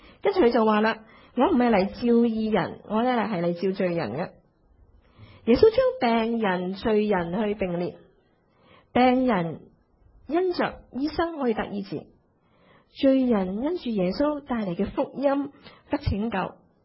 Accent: China; 我们中国人都明白，同台吃饭就不是依把个肚那么简单的，是吗？

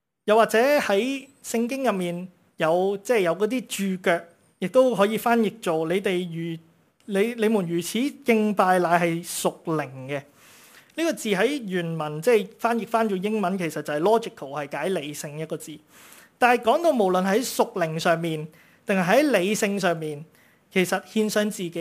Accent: China; 即系亦都系我哋中国人讲到话有恩必报啊

